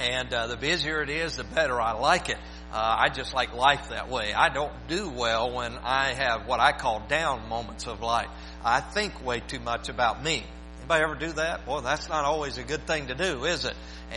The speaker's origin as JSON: {"language": "English", "town": "Winston-Salem", "region": "North Carolina", "country": "United States", "said": "and I'll tell you, we're from Winston-Salem."}